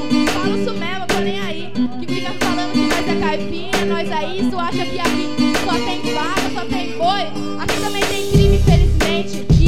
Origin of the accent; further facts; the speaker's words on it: Brazil; accent: caipira; Eu falo, mas eu falo porta mesmo, eu sou caipira, e daí?